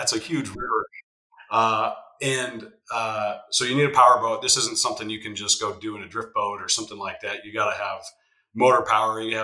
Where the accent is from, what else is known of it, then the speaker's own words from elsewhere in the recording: Kalispell, Montana, United States; I've got to live this kind of weird, awesome Tom Sawyer-esque life when I was growing up in Kalispell, always on the water, floating, fishing, riding my bike with a fishing rod and a pocket knife